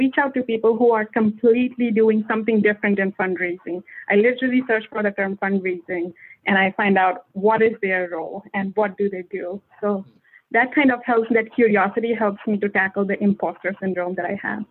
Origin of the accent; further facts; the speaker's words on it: India; English is a second language; moved away as an adult; now in North America; You know, I come from India. I moved to North America 5 years ago.